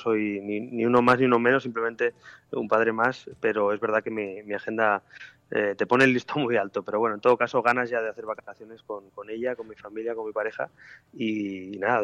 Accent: Spain

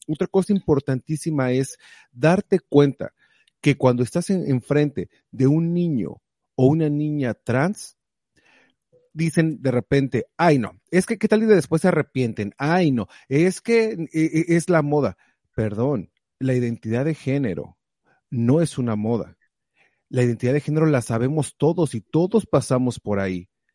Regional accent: Mexico; Nosotros todos crecimos en México

